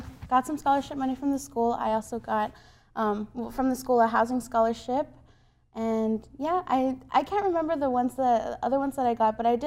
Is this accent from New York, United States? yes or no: no; El Paso, Texas, United States; Yes, sir. I'm from El Paso, Texas, born and raised.